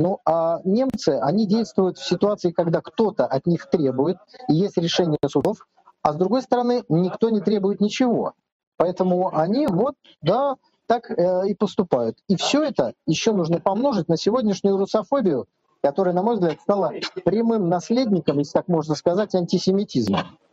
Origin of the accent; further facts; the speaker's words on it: Saint Petersburg, Russia; я коренной ленинградец, в моей семье, естественно, тоже есть погибшие в блокаду.